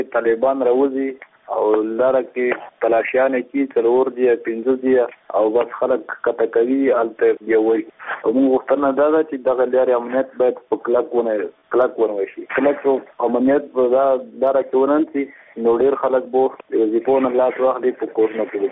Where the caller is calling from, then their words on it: Paktia, Afghanistan; زه د خالقون د پکتیا ولایت څخه یو لخرنه تاسو سره په اړیکه کې یم